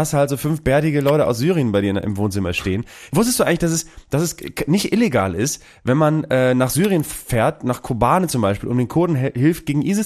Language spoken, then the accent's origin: German; Bremen, Germany; Als Bremer natürlich sowieso, du wusstest halt, der sendet halt da aus Sebalsbrück in Bremen, das ist nicht weit weg von meinem Zuhause, wir waren ja in Bremen damals